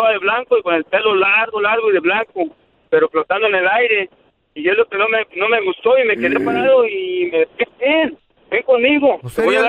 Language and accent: Spanish; Michoacán, Mexico; Allá, yo soy de Terry, allá en Michoacán.